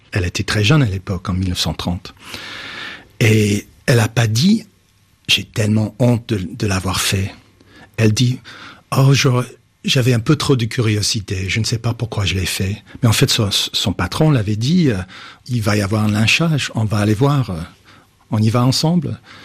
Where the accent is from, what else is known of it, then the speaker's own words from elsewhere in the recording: United States; French is a second language; Comme tout le monde, chez moi aux États-Unis et j'imagine ici en France.